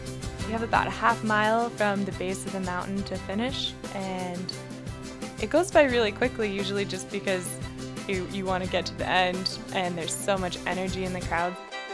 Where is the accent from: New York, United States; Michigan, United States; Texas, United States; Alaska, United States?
Alaska, United States; Seward; I'm from Seward. I grew up most of my life there.